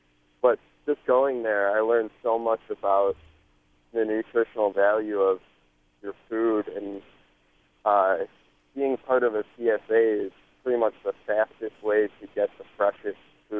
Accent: Chicago, Illinois, United States; I just want to say, growing up in Chicago, I never really was in touch with my local food source until I went to Scattergood French School in Iowa.

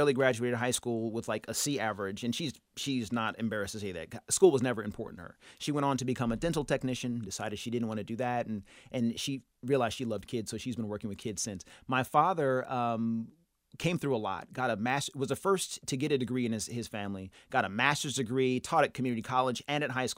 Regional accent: Santa Ana, California, United States; You know, I grew up in Santa Ana, California, about an hour south of Los Angeles.

